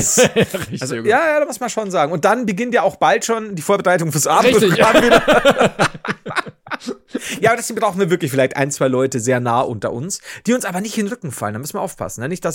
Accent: Regensburg, Bavaria, Germany; So, ich komme aus Regensburg, ne, Castra Regina, von Römern gegründet.

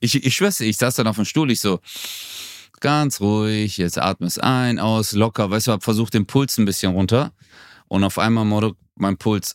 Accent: Gelsenkirchen, North Rhine-Westphalia, Germany; Und ich bin ja in Gelsenkirchen aufgewachsen.

